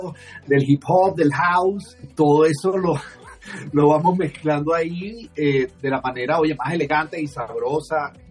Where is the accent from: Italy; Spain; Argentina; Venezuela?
Venezuela; como venezolanos, los venezolanos y los dominicanos tienen una conexión ahí